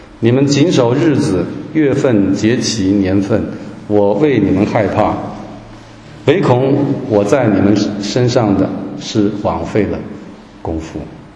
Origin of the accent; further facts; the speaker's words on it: Taiwan; 我从台湾来，我不晓得中国大陆是不是这样